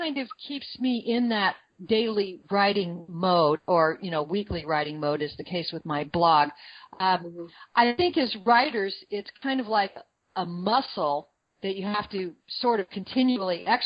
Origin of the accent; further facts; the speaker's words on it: Boulder, Colorado, United States; I drive to my hometown of Boulder, Colorado, which is a 2-day drive